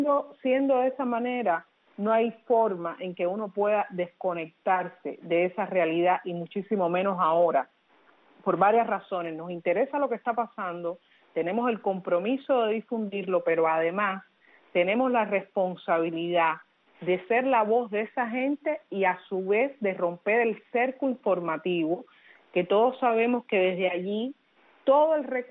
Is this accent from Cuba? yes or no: yes; Cuba; siendo cubana, de ninguna manera y bajo ninguna circunstancia yo puedo sentirme ni por un instante alejada de lo que está pasando en nuestro país.